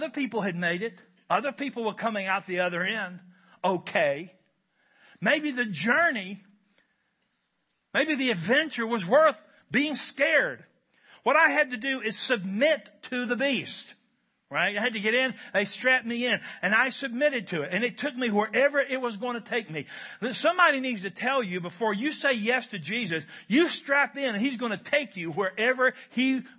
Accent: Kentucky, United States; I'm from Kentucky, where we have three things going for us.

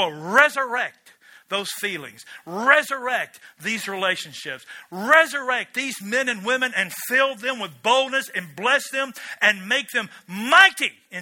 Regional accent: Wisconsin, United States; And yet I'm a bald-headed boy from Barron County

